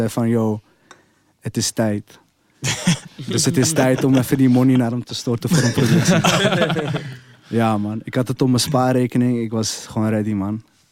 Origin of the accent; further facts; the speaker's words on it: Amsterdam, North Holland, Netherlands; We zijn opgegroeid in dezelfde buurt. West. Ik kom zelf uit Osdorp.